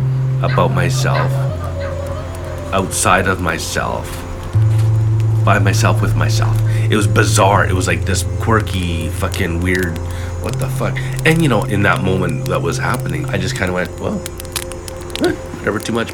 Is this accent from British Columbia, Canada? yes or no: yes; West Vancouver, British Columbia, Canada; also born or lived in Fort St. John; I was born in Fort St. John. 2 weeks after I was born, I was adopted. So my mom that raised me came up to grab me and got me back to West Vancouver, where I lived for the first 18 years of my life.